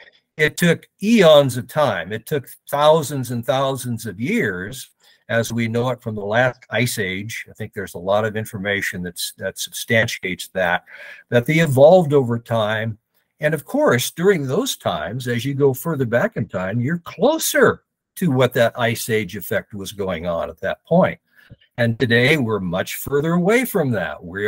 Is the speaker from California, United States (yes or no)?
no; Portland, Oregon, United States; and I investigated my hometown, for instance, Portland, it used to be called the Clearing.